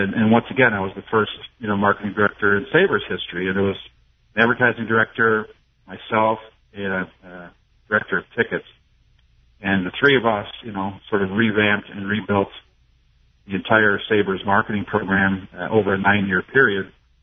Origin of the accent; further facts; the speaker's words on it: Rochester, United States; I was from Rochester working in Dayton, Ohio.